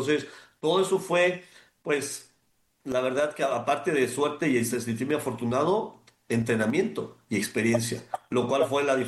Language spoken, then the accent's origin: Spanish; Mexico; nos tenemos que sentir muy afortunados como mexicanos de todos los sitios que tenemos aquí en México.